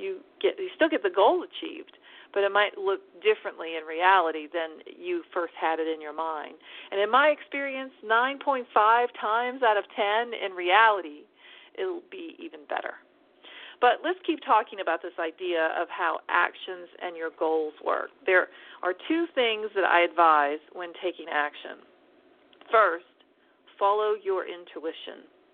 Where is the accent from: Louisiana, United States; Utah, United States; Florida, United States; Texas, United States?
Texas, United States; Austin; We enthusiastically agreed to give this series of public workshops together in my hometown of Austin